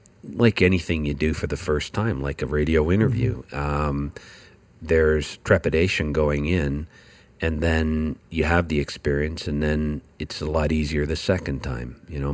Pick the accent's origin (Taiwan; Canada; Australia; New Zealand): Canada; I grew up, I'm a Canadian, so.